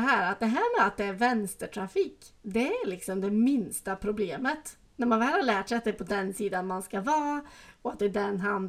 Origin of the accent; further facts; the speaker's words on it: Sweden; När jag kör hemma i Sverige. Då kör jag utifrån mina föräldrars gata.